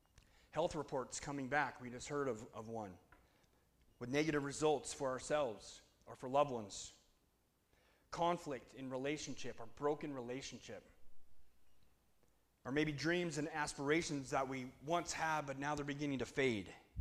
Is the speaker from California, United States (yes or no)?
no; Spokane, Washington, United States; we're from Spokane. Full disclosure, I left the van unlocked here. I wouldn't do that where I'm from.